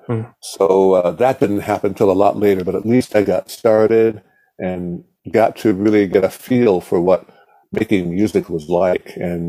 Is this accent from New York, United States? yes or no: yes; Rome, New York, United States; born there; No, I'm originally from, I was born in Rome.